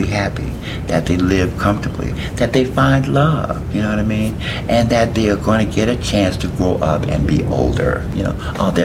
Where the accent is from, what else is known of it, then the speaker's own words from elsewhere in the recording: Chicago, Illinois, United States; also born or lived in New York; I grew up partially here in Chicago and in New York. My mother and father were here, and my aunts were in New York, in the Bronx.